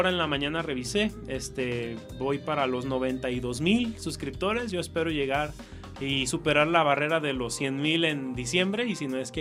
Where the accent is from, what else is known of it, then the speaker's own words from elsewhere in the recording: Tototlán, Jalisco, Mexico; de mi pueblo, de Tototlán, soy originario de ahí.